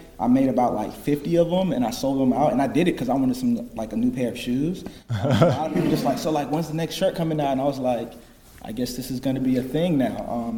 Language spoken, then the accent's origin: English; Nigeria; I guess being Nigerian really helped a lot.